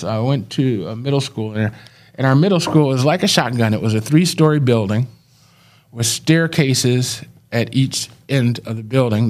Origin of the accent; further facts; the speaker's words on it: Detroit, Michigan, United States; born there; In Detroit, Michigan, yeah. 5450 really? West Outer Drive.